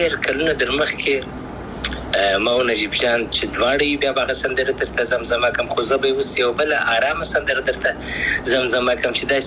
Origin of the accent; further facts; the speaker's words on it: Afghanistan; moved away; اساس مخکنی سوال افغانستان خو زما دی، زه افغان یم، انشاءالله بیا به افغانستان ته ولاړ سم